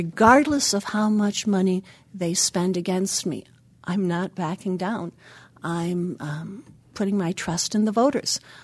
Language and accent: English; Richland Center, Wisconsin, United States; We also have Dale Schultz from Richland Center, my hometown